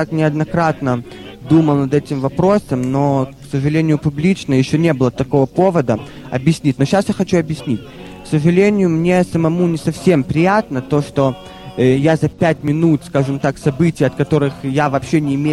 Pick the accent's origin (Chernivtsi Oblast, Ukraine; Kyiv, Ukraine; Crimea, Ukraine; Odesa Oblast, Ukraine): Odesa Oblast, Ukraine; Odesa; мое дебютное выступление в родном городе Одессе